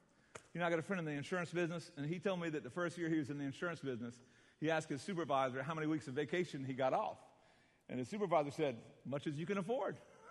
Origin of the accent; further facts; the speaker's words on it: South Carolina, United States; One is from Michigan. One is from Washington State. I'm from South Carolina.